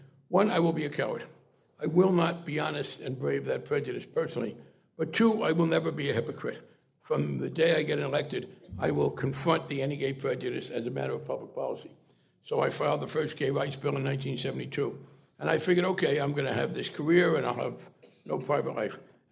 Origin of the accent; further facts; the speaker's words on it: New Jersey, United States; now in Boston, United States; I'm Jewish, I talk funny, I'm from New Jersey.